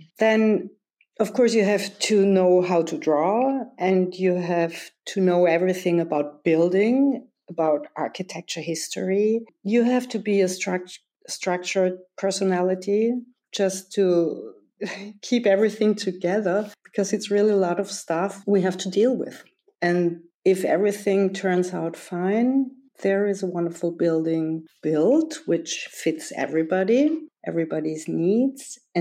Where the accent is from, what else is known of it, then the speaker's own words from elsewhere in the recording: Vienna, Austria; Well, I'm an architect from Vienna